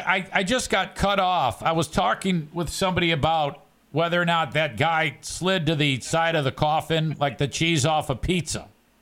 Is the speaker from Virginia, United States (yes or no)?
no; Philadelphia, Pennsylvania, United States; North Philadelphia, born and raised.